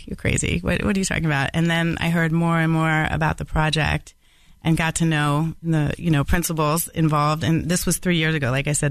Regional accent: Washington, District of Columbia, United States; and I'm from Washington, D.C., so he grew up on ham sandwiches.

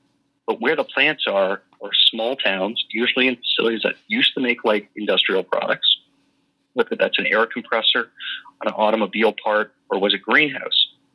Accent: Toronto, Ontario, Canada; I grew up in Toronto, Ontario, city about the size of Chicago, but Canada's little New York

